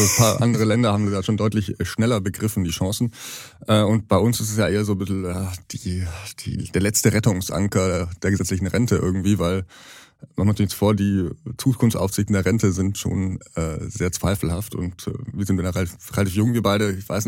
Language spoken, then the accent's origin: German; Bavaria, Germany; Ja, ich bin ja aus Bayern, Weißbierfrühstück und so.